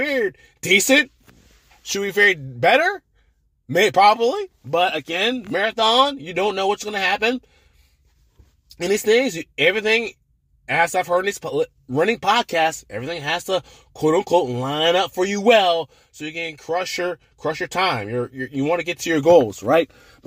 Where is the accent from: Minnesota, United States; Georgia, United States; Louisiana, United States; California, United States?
Georgia, United States; But in my opinion, because I am from Georgia and I want to do that hometown race at some point, maybe within the next 3 years.